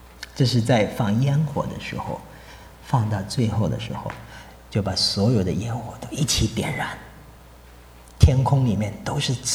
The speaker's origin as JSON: {"language": "Chinese", "country": "China", "said": "我们中国人又求智慧又求神迹，因为我们有很多知识嘛"}